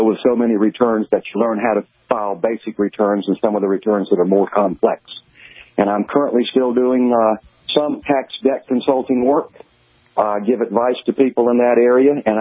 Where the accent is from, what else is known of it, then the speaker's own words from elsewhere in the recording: Jacksonville, Florida, United States; I'm from Jacksonville, Florida.